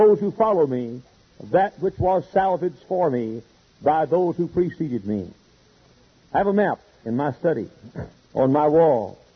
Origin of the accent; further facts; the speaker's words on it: United States; It's my country, and I love it. And I'm an American from the top of my head to the sole of my feet.